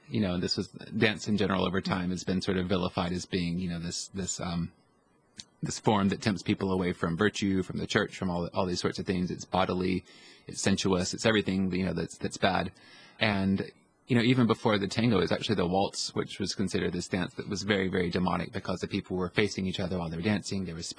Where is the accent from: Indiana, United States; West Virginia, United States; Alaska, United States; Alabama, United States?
Alabama, United States; now in Rhode Island, United States; And before Rhode Island, I'm from Alabama.